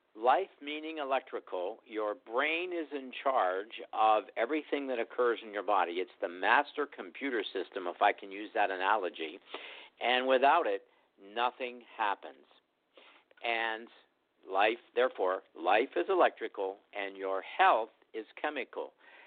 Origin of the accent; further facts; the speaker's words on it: Greensburg, Pennsylvania, United States; I'm from Greensburg, Pennsylvania.